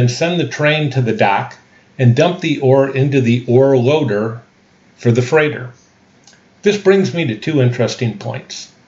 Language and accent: English; Midwest, United States; Being a Midwesterner, the Great Lakes and steel mills are part of my upbringing.